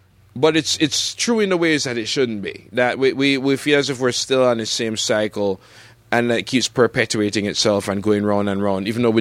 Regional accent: Jamaica; growing up in Jamaica

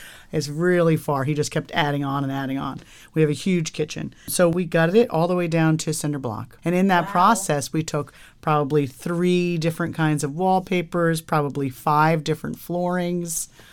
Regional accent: New Jersey, United States; So I grew up in New Jersey, but I traveled a lot in my life. So I lived a lot of different places, but I'm mostly from New Jersey.

